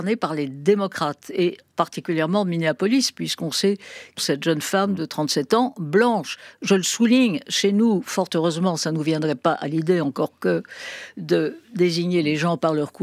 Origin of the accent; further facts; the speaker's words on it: France; chez nous en France.